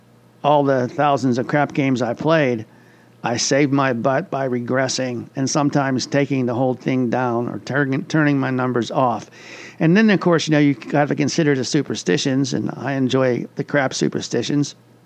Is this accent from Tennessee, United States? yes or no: no; Pennsylvania, United States; But, you know, you think I'd root for my home state, but I just couldn't do it.